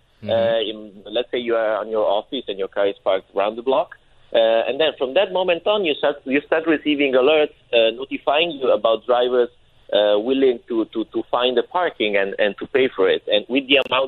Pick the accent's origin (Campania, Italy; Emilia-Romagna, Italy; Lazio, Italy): Lazio, Italy; Rome; English is a second language; I'm from Rome, Italy